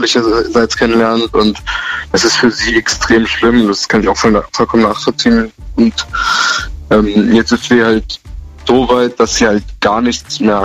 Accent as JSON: {"language": "German", "town": "Gondelsheim", "region": "Baden-Württemberg", "country": "Germany", "said": "Ich komme aus Gondelsheim."}